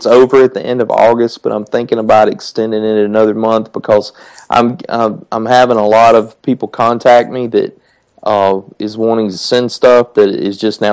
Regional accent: Mississippi, United States; he's just a dude, you know, just like me, except he was from Kentucky and I'm from Mississippi.

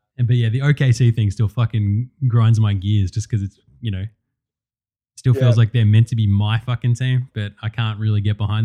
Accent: Australia; it's going to be wicked fun as an Australian.

